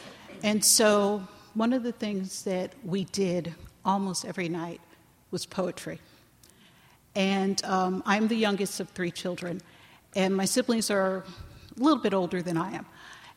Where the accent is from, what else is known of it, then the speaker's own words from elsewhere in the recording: New York City, New York, United States; also born or lived in Europe; My mother was originally from Kansas, and we were raised first in Europe and then in New York City.